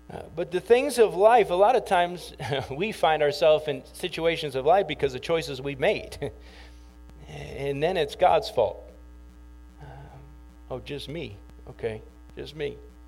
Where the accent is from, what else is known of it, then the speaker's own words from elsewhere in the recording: Flint, Michigan, United States; I'm from Flint, so I know what that's like